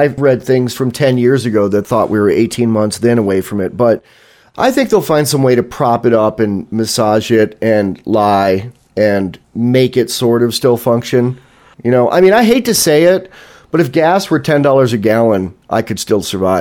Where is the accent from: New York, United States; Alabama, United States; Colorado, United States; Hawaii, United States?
New York, United States; I grew up in New York State, but I grew up in rural New York State.